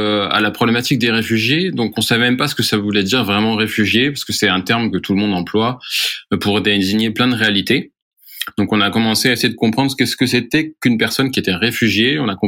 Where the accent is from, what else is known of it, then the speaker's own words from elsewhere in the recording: Grand Est, France; j'ai 33 ans. Je viens des Vosges, dans l'est de la France.